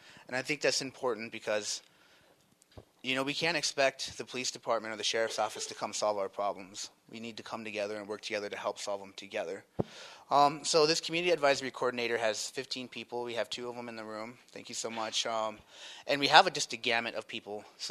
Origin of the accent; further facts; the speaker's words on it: Rapid City, South Dakota, United States; I'm from the Sihasapa Band of the Cheyenne River Sioux Tribe. Grew up here in Rapid City.